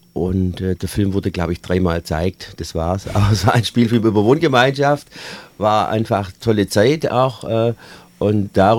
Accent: Eislingen, Baden-Württemberg, Germany; weil ich bin hier nach Reutlingen gekommen, ich bin eigentlich aus Eislingen bei Göbbingen.

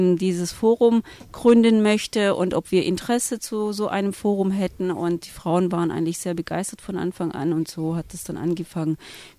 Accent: Baden-Württemberg, Germany; also born or lived in Esslingen; Ich komme von, von der Schwäbischen Alb.

